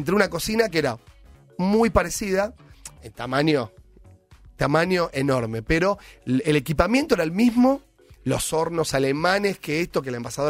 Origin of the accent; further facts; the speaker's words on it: Temperley, Buenos Aires Province, Argentina; now in Buenos Aires, Argentina; Si bien hace años que vivo en Capital, nací en Temperley. Entonces soy un pibe de barrio, Temperley callejero.